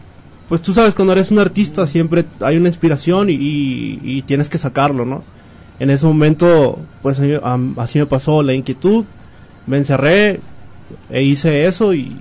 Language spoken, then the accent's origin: Spanish; Unión de Tula, Jalisco, Mexico; Soy originario de Unión de Tula, aquí cerquita de Autlán.